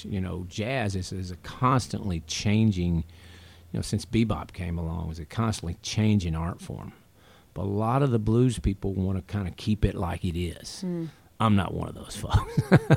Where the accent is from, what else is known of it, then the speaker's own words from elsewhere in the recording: Anniston, Alabama, United States; born there; now in New York City, United States; Yeah, I was born in Anniston, Alabama, and really kind of ended up in the New York City area a little bit by accident.